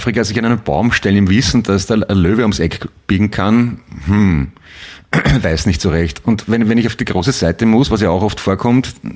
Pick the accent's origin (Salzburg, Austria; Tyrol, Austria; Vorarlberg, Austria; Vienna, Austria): Vienna, Austria; born there; Ich bin im alten AKH geboren. Also dort wo jetzt die Biergärten sind. Ja, genau. Das ist, sagt ja schon alles. Apropos geboren, ich wurde geboren Anfang Juli.